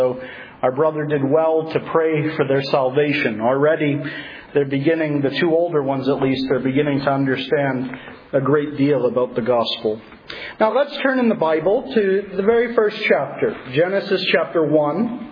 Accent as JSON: {"language": "English", "town": "Reading", "region": "Pennsylvania", "country": "United States", "said": "I come from Reading, Pennsylvania. I had the great privilege of being born into a family where both my parents were believers in the Lord Jesus Christ."}